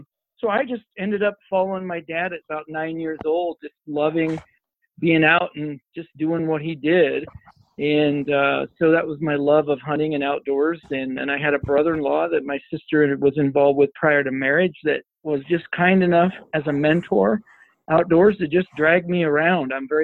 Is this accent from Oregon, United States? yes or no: yes; Oregon, United States; Well, since I'm a lot older than you guys, I grew up in Eastern Oregon.